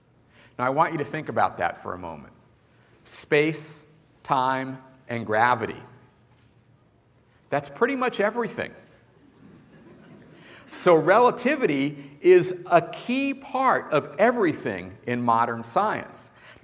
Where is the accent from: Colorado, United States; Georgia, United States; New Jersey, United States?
Colorado, United States; Boulder; And we had a pretty big crowd at the one I did in my hometown of Boulder, Colorado.